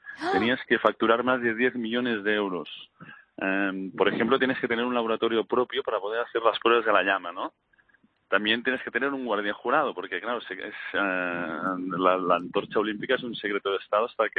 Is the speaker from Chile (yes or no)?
no; Spain; como muchos españoles, sufrimos la crisis